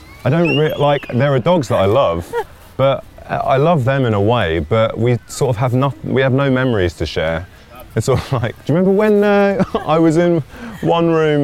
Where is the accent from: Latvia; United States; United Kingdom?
United Kingdom; Barnet, London; also born or lived in Great Missenden; I was born in Great Missenden, and then I think I moved to Free and Barnet, sort of North Finchley, Free and Barnet, when I was like 0.1 months old.